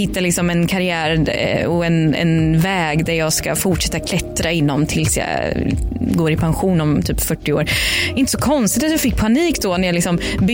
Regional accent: Linköping, Östergötland, Sweden; i mitt barnrum i villan hemma i Linköping

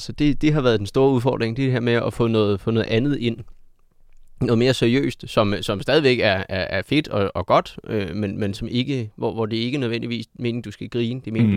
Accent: Køge, Zealand, Denmark; Jeg er fra Kø, så...

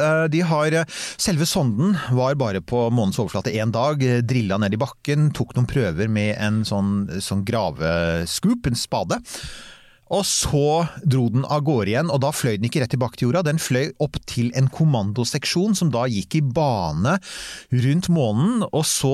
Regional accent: Bærum, Akershus, Norway; jeg er fra Bærum, vi kan bare stort sett pent bokmål, riksmål.

